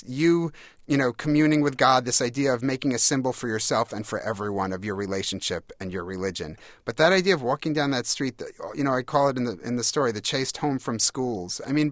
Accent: New York, United States; for me growing up on Long Island, it was this idea.

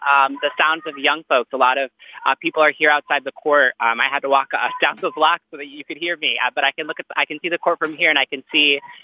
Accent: Minneapolis, Minnesota, United States; My family has been here for so long. I grew up in Minneapolis, like I mentioned.

